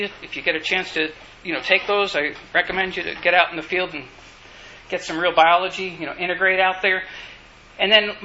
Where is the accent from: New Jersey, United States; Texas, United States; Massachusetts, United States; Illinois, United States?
Texas, United States; Undergraduate years, I grew up in West Texas, and I was a pre-vet when I started off, actually, to college